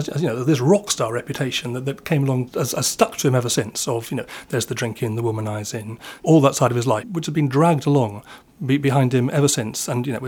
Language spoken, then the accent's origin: English; Swansea, Wales, United Kingdom; When I was brought up in Swansea